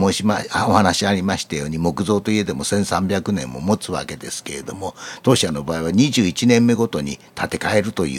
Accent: Tokyo, Japan; now in Kyoto, Japan; 私も生まれ育ちもずっと東京でございますもんですから

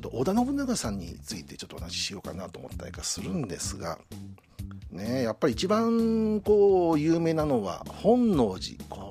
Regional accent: Nagoya, Aichi, Japan; 私は名古屋から来ました

